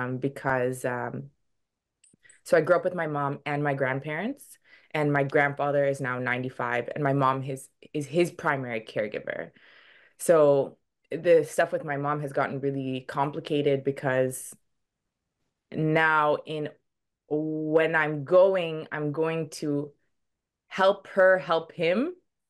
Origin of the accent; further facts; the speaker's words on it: Toronto, Ontario, Canada; now in Vancouver, Canada; So I was born and raised in Toronto and I moved to Vancouver.